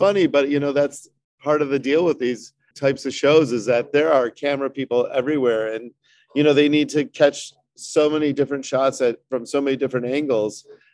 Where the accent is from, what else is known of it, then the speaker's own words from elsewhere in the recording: Chicago, Illinois, United States; now in Milwaukee, United States; I am a chef here in Milwaukee for over 20 years. I am originally from Chicago, but came here to be the chef at Lake Park Bistro in 2000.